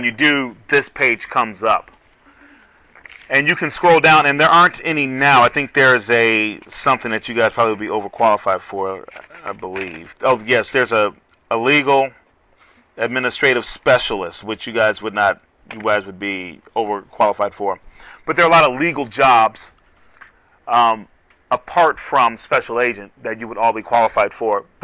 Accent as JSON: {"language": "English", "town": "Miami", "region": "Florida", "country": "United States", "said": "So I come from Miami, so they send me to whatever city needs somebody at that time."}